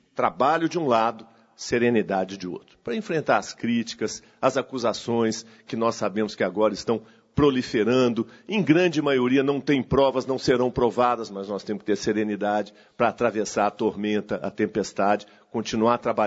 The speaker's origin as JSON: {"language": "Portuguese", "region": "Minas Gerais", "country": "Brazil", "said": "Nós somos mineiros. Mineiros é quem nasceu em Minas"}